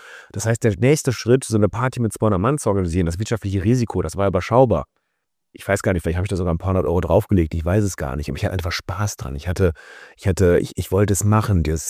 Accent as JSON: {"language": "German", "town": "Cologne", "region": "North Rhine-Westphalia", "country": "Germany", "said": "also wir kommen aus Köln"}